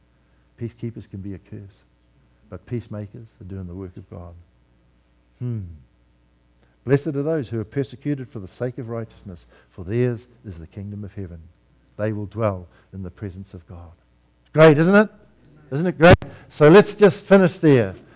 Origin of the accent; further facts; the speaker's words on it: New Zealand; I see that my home country, New Zealand, has 10,000 hits on its immigration page after the election.